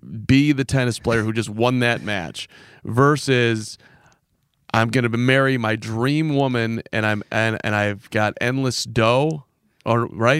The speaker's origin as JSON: {"language": "English", "town": "Chicago", "region": "Illinois", "country": "United States", "tie": "born or raised there", "said": "You know, I grew up in Chicago. For people who don't know me, I was a huge basketball fan."}